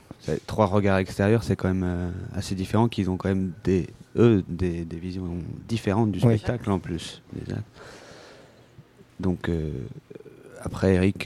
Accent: Saint-Agil, Centre-Val de Loire, France; Moi, je suis né dans ce village.

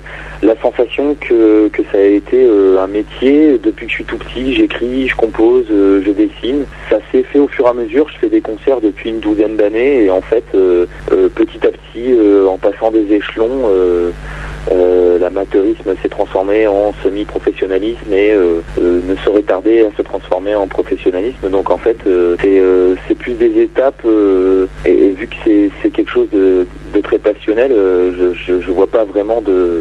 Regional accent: Chartres, Centre-Val de Loire, France; Eh bien, je suis de Chartres.

